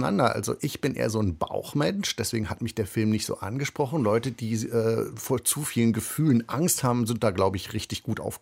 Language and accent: German; Berlin, Germany; für mich als Berliner hochinteressant